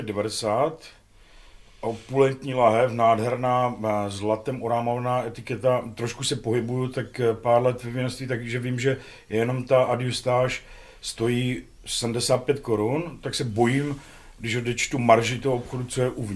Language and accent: Czech; Olomouc, Olomouc Region, Czechia; protože jsem z Hané, my Olomoučáci jsme jaký šetrní